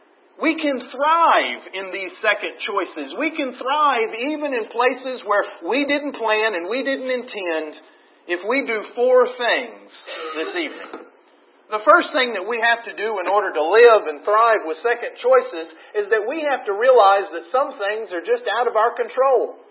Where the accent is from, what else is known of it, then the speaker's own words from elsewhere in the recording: Texas, United States; I grew up in West Texas.